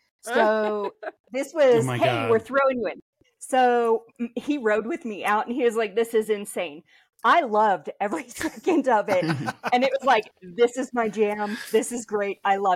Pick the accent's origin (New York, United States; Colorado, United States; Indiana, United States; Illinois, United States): Colorado, United States; Estes Park; I grew up in Estes Park, so...